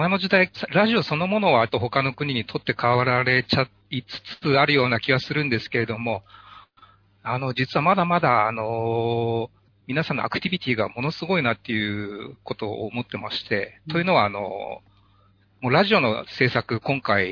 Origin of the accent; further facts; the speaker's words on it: Joetsu, Niigata, Japan; now in Tokyo, Japan; はい、新潟、はい、新潟県上越市出身です。今東京の世田谷の、まあ、会社の社宅の方におります。